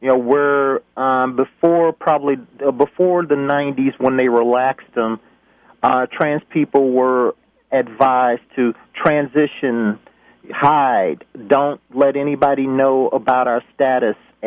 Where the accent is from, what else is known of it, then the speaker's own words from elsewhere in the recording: Texas, United States; I grew up in Texas where we actually named high schools